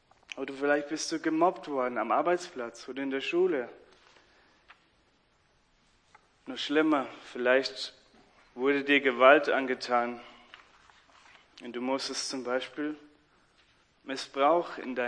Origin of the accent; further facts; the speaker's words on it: Bavaria, Germany; accent: Bavarian; Ich komme ja ursprünglich aus Bayern, man hört es oft an meiner Aussprache. Ich habe das noch immer nicht abgelegt und werde es wahrscheinlich nicht ablegen bis zum Ende meines Lebens.